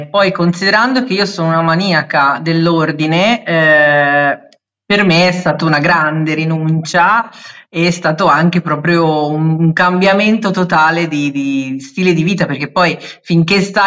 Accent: Pisa, Tuscany, Italy; now in Florence, Italy; sono pisana, con la S detta così, no pisana, perché pisano lo dicono i fiorentini, quindi io sono pisana.

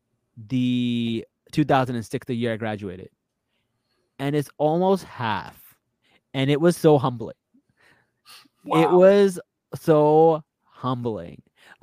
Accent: Pakistan; Like I'm just a Pakistani … at heart.

